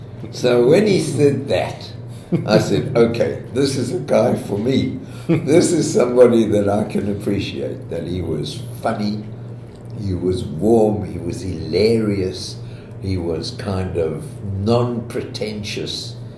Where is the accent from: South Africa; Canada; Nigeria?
South Africa; moved away as an adult; also born or lived in Israel; now in Madison, United States